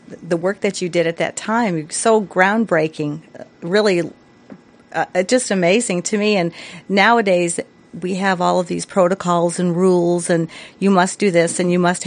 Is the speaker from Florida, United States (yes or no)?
yes; Florida, United States; I'm from Florida, and I'm familiar with the East Coast